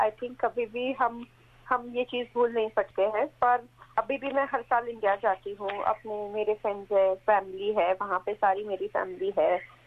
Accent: Gujarat, India; also born or lived in Mumbai; मैं बॉम्बे में काम करती थी, और वहाँ पे मुझे, और मैं गुजराती हूँ इसमें भी, पर हमें मुझे हमेशा मराठी नहीं आती थी

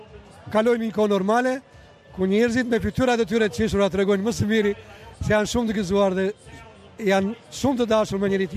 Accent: Korçë County, Albania; me ne shqiptarët nga Shqipëria, ose më mirë të themi me ne shqiptarët, që shumica shqiptonë jemi pedevoli ose pekorçe.

